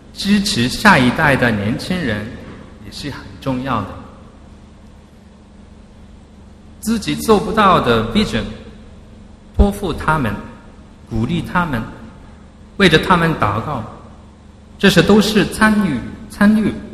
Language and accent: Chinese; Japan; Chinese is a second language; 邀请我这一个从日本过来的牧师。可能大家都是第一次听日本的牧师的讲道，日本牧师的讲道。